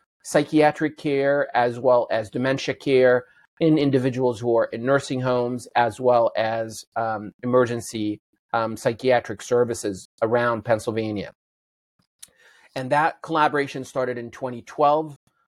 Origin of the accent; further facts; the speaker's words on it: Aleppo, Aleppo Governorate, Syria; moved away; Originally, my family is from Syria, and my hometown, Aleppo, Syria, is the place of birth for inpatient psychiatric care.